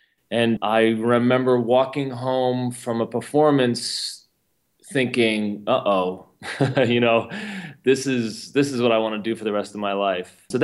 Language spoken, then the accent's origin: English; Tenafly, New Jersey, United States; I grew up in Tenafly, New Jersey, which is this beautiful green suburb right outside Manhattan, right over the George Washington Bridge.